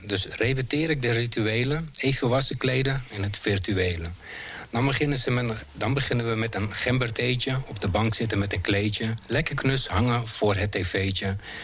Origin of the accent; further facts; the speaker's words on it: Lelystad, Flevoland, Netherlands; Ik ben schrijver en dichter. En ik kom uit Lelystad.